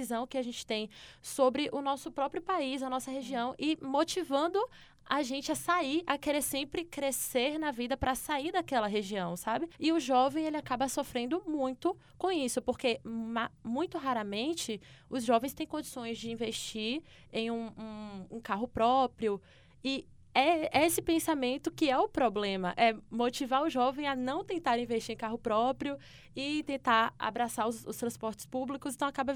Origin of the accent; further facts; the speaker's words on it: Candeias, Bahia, Brazil; eu sou de Candeias, Bahia, que é uma cidade na região metropolitana de Salvador. É, fica mais ou menos 45 quilômetros de Salvador e, apesar de estudar na capital desde os 13 anos, eu continuo morando lá.